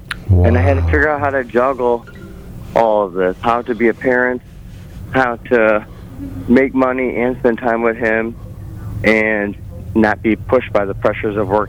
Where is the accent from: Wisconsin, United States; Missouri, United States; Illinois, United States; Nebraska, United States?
Illinois, United States; Chicago; I'm a hustler. I'm from Chicago, so...